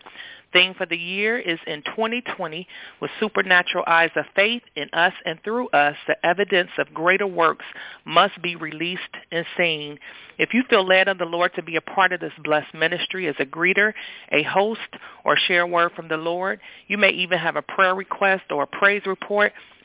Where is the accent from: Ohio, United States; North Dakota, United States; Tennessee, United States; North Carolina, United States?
Ohio, United States; Cincinnati; I'm from Cincinnati, Ohio.